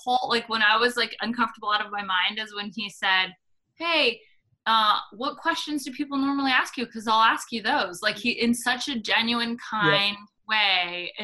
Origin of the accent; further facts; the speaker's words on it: Portland, Oregon, United States; now in Washington DC, United States; And I moved to the DC area to sell new homes for what I told my mother was 1 year, because I'm from Portland, Oregon, and I told her I would move back.